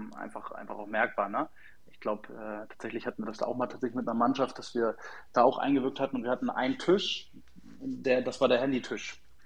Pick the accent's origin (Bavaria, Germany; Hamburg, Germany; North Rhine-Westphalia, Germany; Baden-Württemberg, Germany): Hamburg, Germany; Aber bei uns in Hamburg war es dann immer eigentlich so, dass alle dann miteinander zum Beispiel Karten gespielt haben